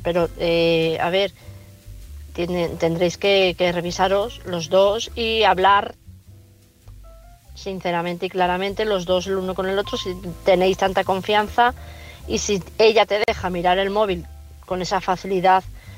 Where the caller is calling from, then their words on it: Madrid, Community of Madrid, Spain; de Madrid.